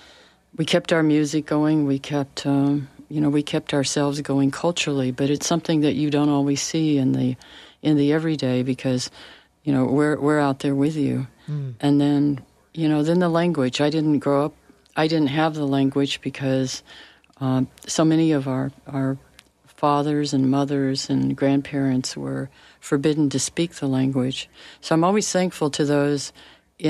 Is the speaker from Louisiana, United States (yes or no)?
no; Tulsa, Oklahoma, United States; Yes, I grew up in Tulsa, and Tulsa is part of the Muscogee Creek Nation.